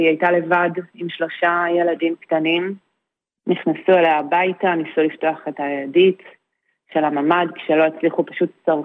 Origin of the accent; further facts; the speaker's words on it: Be'eri, Southern District, Israel; אנחנו מקיבוץ בארי, איבדנו 102 חברים.